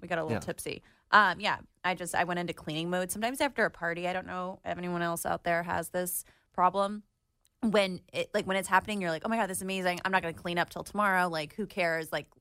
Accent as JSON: {"language": "English", "region": "New Jersey", "country": "United States", "tie": "born or raised there", "lives_now": "Los Angeles, United States", "said": "I grew up in Jersey."}